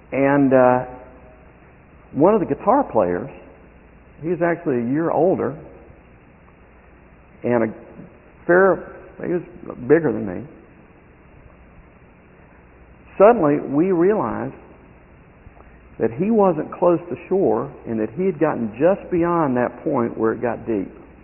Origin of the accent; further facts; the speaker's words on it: North Carolina, United States; I grew up in North Carolina, a little tiny grocery store.